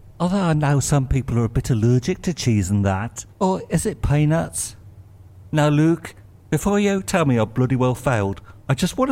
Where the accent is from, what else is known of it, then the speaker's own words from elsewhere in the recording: Dudley, West Midlands, United Kingdom; I was born in Dudley.